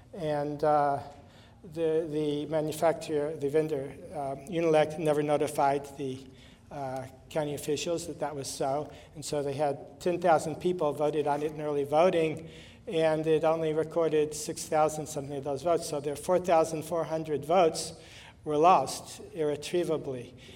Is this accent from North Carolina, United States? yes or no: yes; North Carolina, United States; from North Carolina.